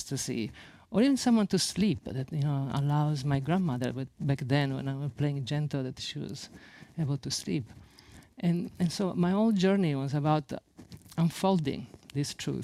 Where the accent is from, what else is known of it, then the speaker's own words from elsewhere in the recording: Sicily, Italy; born there; English is a second language; the first thing that comes to me is that I was born in Sicily, and that for me informed so much my psyche, my personality.